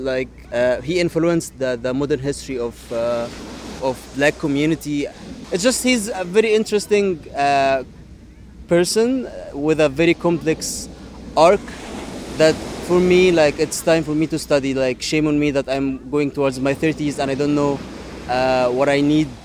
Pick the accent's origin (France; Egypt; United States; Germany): Egypt; I am from Egypt, born and raised. So I never been exposed to the American culture.